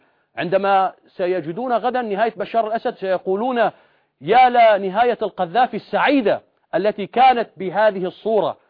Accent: Syria; نريد أن نفهم منك كعراقي وأنا كسوري

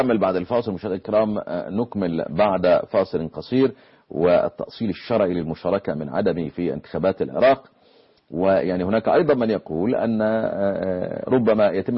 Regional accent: Egypt

